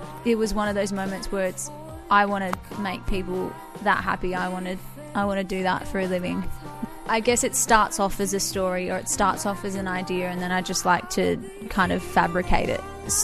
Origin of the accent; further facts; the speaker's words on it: Adelaide, South Australia, Australia; I grew up in Adelaide. I've been here all my life, pretty much in the heart. I love travelling, but I love calling Adelaide my home.